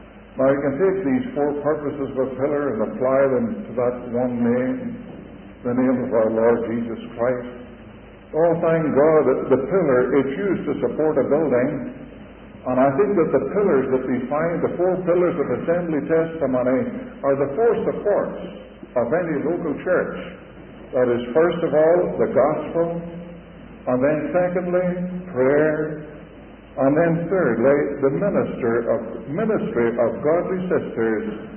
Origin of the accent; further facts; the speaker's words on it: Ireland; born there; I've already told you that I'm an Irishman. That's where I was born.